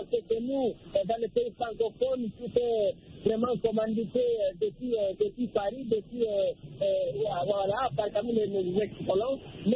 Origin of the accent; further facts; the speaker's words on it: Guinea; moi je suis originaire de la Guinée-Conakry